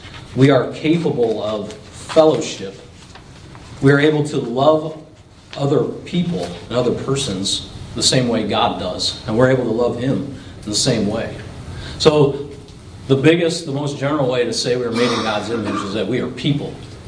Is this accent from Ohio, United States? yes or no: yes; Ohio, United States; maybe not so much in Washington, but definitely growing up in Ohio, that was not maybe not the thought. We liked our meat back there.